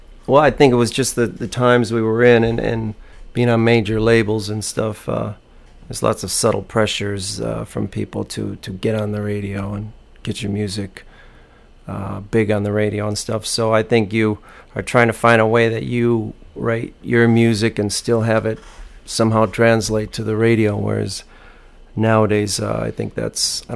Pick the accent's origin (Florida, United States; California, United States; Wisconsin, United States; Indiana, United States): Wisconsin, United States; Milwaukee; born there